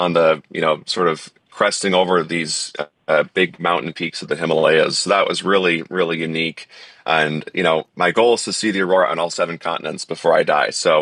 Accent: Minnesota, United States; I was in Minnesota. I grew up in the Twin Cities

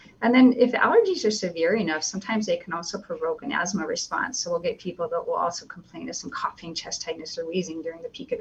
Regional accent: Montana, United States; now in Alaska, United States; I love Alaska. It's very much like my home state of Montana.

